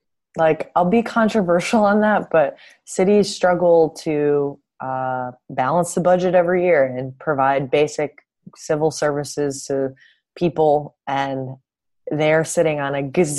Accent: Canada; I grew up in a rock and roll household, and I'm Canadian.

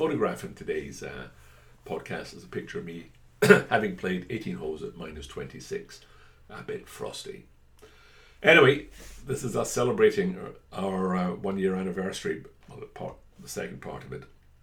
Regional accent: Scotland, United Kingdom; So, being a Scotsman, it will come as no real surprise it was the old course, St Andrews.

